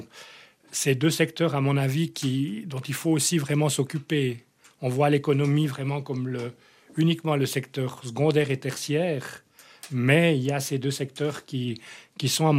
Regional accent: Jura, Switzerland; also born or lived in Fribourg; Quand je suis venu de Fribourg au Jura à la retraite, j'ai payé pas mal d'impôts en plus. Mais je suis revenu parce que je suis d'ici

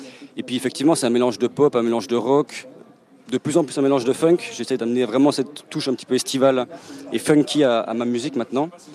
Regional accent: Courgenay, Jura, Switzerland; Effectivement, je suis né et j'ai été élevé à Courgenay. J'ai fait toute ma vie ici.

